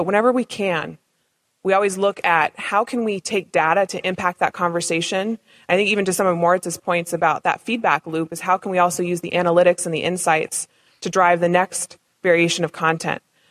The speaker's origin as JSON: {"language": "English", "region": "California", "country": "United States", "tie": "born or raised there", "also_born_or_lived": "Nevada / Oregon", "said": "I'm actually from Nevada, and my folks came across the Oregon Trail 6 generations ago. And I grew up in Northern California and in Oregon and spent a lot of time on the farm."}